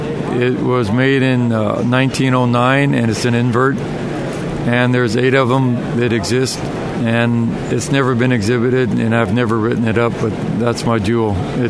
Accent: Balboa, Canal Zone, Panama; Well, when I grew up in Balboa Canal Zone

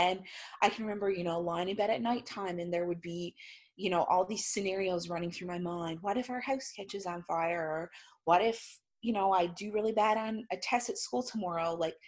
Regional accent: Newfoundland and Labrador, Canada; I am from Canada, from a little province called Newfoundland

